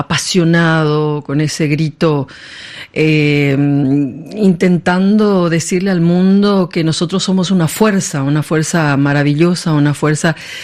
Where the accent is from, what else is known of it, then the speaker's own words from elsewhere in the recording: Paraguay; Cuando yo viajo y me dicen, ¿de dónde sos? De Paraguay.